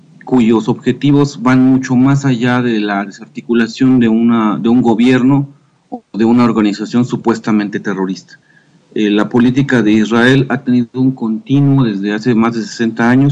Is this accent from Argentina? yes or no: no; Mexico; nosotros como mexicanos, como ciudadanos